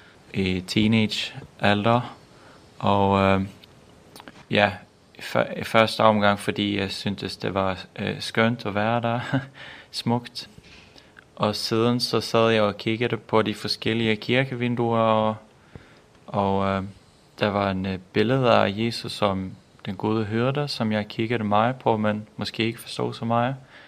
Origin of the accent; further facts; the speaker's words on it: Växjö, Kronoberg County, Sweden; Danish is a second language; Jeg kommer fra Sydsverige, en by, der hedder Växjö. Og nu bor jeg i en lille by, 20 minutter uden for min hjemmeby. Så jeg er flyttet hjem endnu en gang.